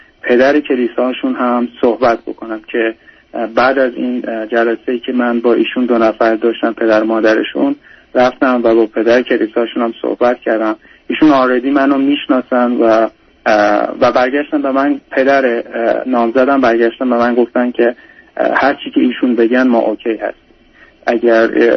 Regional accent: Iran; من از ایران هستم و دقیقا نمیدونستن که چه من عرب هستم یا فارس هستم.

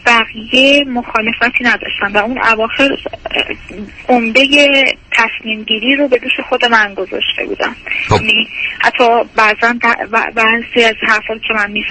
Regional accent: Isfahan, Iran; من اصفهانی هستم، ایشون هم ساکن اصفهانم، 30 سال ساکن اصفهان هستم اما اصالتا شهر دیگه ای هم مشهد.

